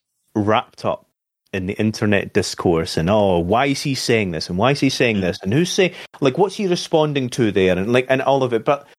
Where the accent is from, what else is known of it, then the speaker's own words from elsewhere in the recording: United Kingdom; No, I'm not. Sorry. I am British.